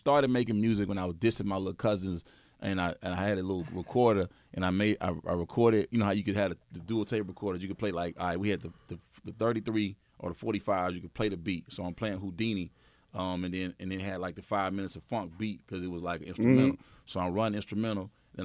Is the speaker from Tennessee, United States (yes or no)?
yes; Memphis, Tennessee, United States; I'm a player. I'm from Memphis